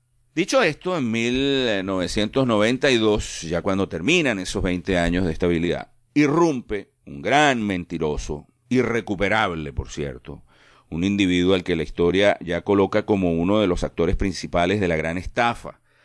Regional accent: Venezuela; ya nosotros estábamos en Venezuela, año 1972, año 1973, ya vamos creciendo en Venezuela, vamos haciendo país, vamos haciendo patria, mis padres deciden que es Venezuela un mejor ambiente para nosotros

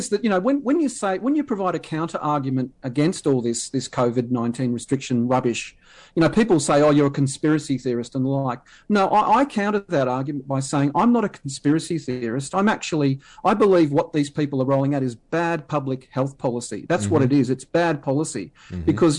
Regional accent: Australia; as an Australian

